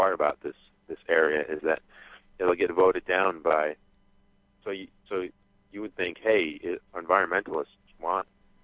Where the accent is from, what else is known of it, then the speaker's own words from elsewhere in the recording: New York, United States; Yeah, where I grew up in New York, the only body of water we had near us was the Hudson River